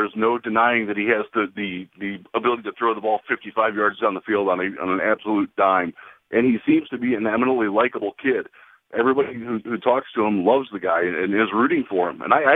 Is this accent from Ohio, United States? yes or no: yes; Cleveland, Ohio, United States; to be successful in Cleveland. That's my hometown.